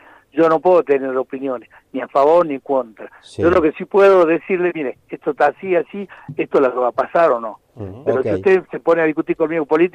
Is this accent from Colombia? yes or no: no; Argentina; yo soy argentino y sé cómo somos, ¿no? Y nos gusta discutir todo y me parece malo, yo soy argentino, por eso digo, y amo y admiro cómo somos